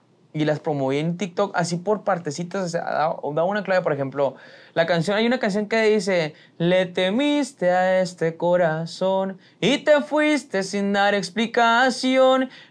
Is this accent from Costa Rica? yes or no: no; Chihuahua, Mexico; accent: Chihuahua; me quitó el acento de Chihuahua, Chihuahua.